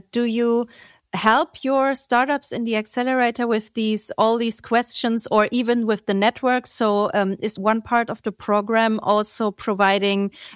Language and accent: English; Germany; English is a second language; also born or lived in Frankfurt / Munich; I mean, I'm German, but I'm not from Frankfurt. And I was in Munich before that.